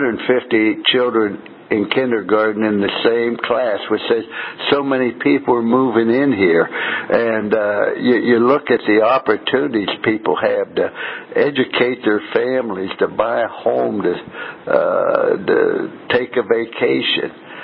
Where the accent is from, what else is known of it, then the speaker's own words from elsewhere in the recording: East Loop, Ohio, United States; And it's like I'm from Ohio. And I was raised in East Loop, Ohio, where the steel mills, the potteries, are now dead.